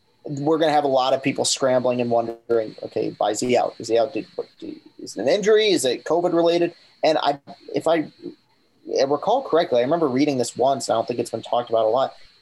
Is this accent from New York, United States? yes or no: no; East Lansing, Michigan, United States; Maybe it's just growing up in East Lansing and D'Antonio never talked about anything